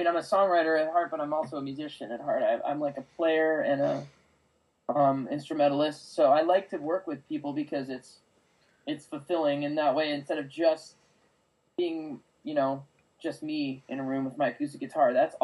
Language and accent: English; Long Island, New York, United States; I am from Long Island, okay?